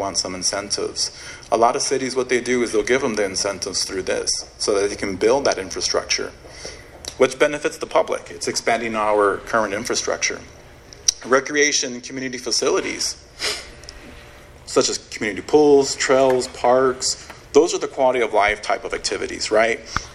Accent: San Juan, Texas, United States; Growing up, I'm from San Juan, Texas. I remember the zoo very fondly.

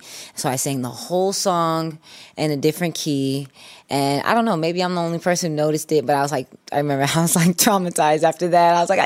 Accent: Indianapolis, Indiana, United States; growing up in Indianapolis, I didn't know any black girls that sang and played guitar.

